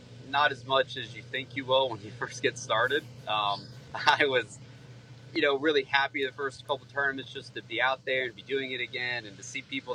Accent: Jacksonville, Florida, United States; It's always been one of my favorite tournaments, you know, growing up in Jacksonville and watching that tournament as a kid.

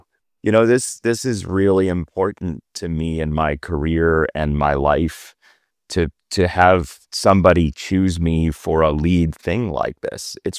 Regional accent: Chicago, Illinois, United States; The Jordan Bulls were what I grew up with in Chicago.

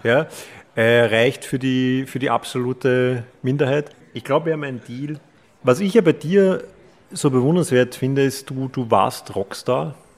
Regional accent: Klosterneuburg, Lower Austria, Austria; Ich komme auch aus Klosterneuburg. Wir teilen quasi fast denselben Wohnsitz. Nein, ich bin dort aufgewachsen, aber ich bin schon lange nicht mehr dort.

